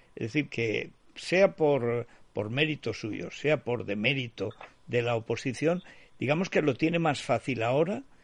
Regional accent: Orihuela del Tremedal, Aragon, Spain; los de mi pueblo, de Orihuela del Tremedal, hicieron una pancarta sensacional

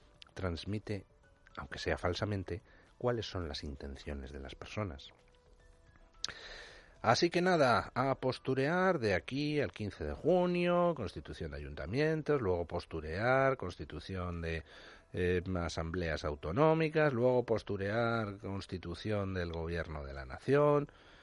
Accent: Spain; somos particulares los españoles

